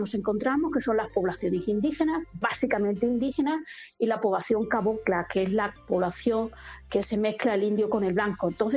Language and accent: Spanish; Guareña, Extremadura, Spain; Y respecto a lo de mi pueblo de Guareña, yo creo que eso es algo que es de la generosidad de ellos, ¿no?